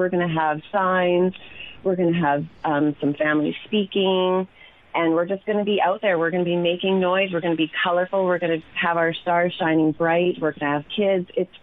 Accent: Kelowna, British Columbia, Canada; I'm born and raised in Kelowna.

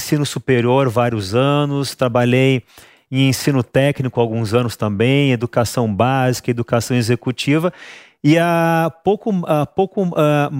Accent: Rio Grande do Sul, Brazil; Eu sou do Rio Grande do Sul.

